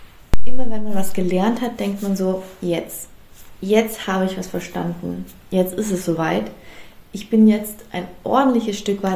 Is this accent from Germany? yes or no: no; Austria; Und ich komme aus Österreich.